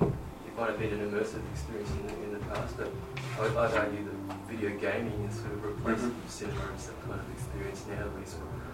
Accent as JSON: {"language": "English", "town": "Melbourne", "region": "Victoria", "country": "Australia", "said": "I come from the Bible Belt in Melbourne"}